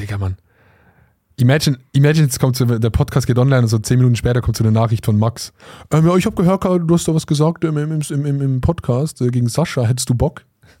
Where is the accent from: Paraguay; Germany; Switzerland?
Switzerland; Ich muss ja als Schweizer, ne? Muss ich so ein bisschen representen.